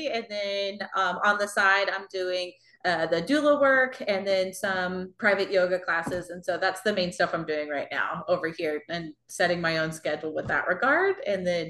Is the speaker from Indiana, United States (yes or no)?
no; Oklahoma, United States; And then I'm originally from Oklahoma. So a lot of my family is back in Oklahoma right now.